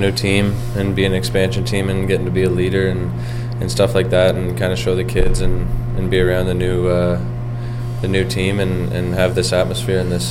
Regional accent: Perth, Ontario, Canada; born there; I was born in Perth, Ontario.

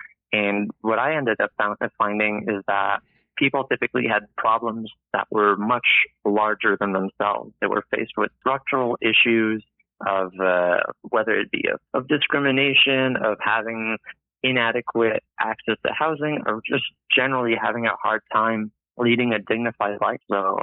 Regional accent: Quebec, Canada; I grew up in the Saint-François riding in a bilingual household

